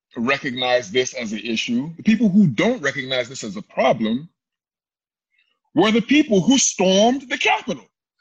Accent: Nigeria; as a Nigerian

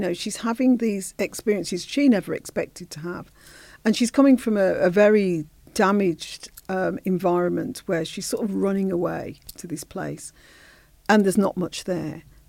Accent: Birmingham, West Midlands, United Kingdom; accent: Brummie; My dad's from St. Kitts. And so I always felt part of that and was accepted in that. And then, of course, I'm a Brummie, as you can hear from my accent, and I'm 100% Brummie.

